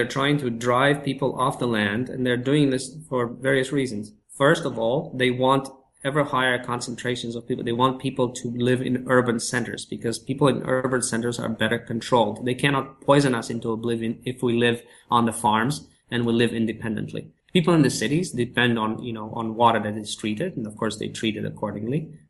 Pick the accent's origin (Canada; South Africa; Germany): Canada; You know, even as a Canadian, when I go to the United States